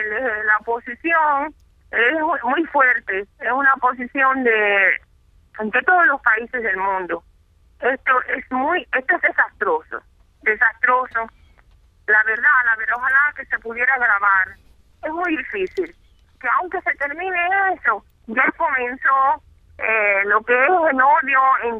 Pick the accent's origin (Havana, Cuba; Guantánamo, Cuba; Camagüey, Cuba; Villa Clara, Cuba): Camagüey, Cuba; moved away; Yo soy de la provincia de Camagüey.